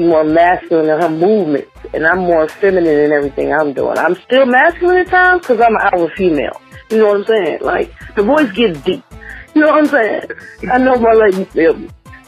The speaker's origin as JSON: {"language": "English", "town": "Dallas", "region": "Texas", "country": "United States", "tie": "born there", "said": "Actually, I'm from Dallas, Texas. I was born in Dallas, Texas. My family is all in Dallas, Texas."}